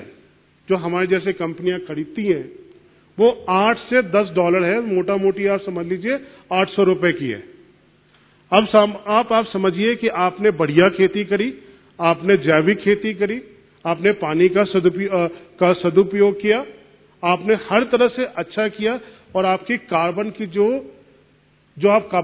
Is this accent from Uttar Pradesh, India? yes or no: no; Bihar, India; मैं मूलतः बिहार से रहने वाला हूं